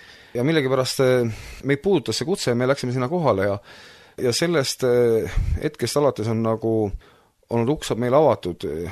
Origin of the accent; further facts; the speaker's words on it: Kohtla-Järve, Ida-Viru County, Estonia; siis ma olen üles kasvanud ka Kohtla-Järvel ja see ei ole mitte kaugel väga sealt see linn